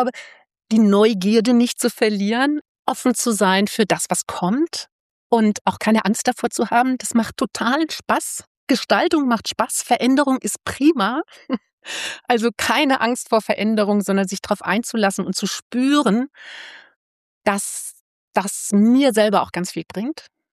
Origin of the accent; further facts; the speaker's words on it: Zonenrandgebiet (inner German border area), Germany; ich bin auch im Zonenrandgebiet groß geworden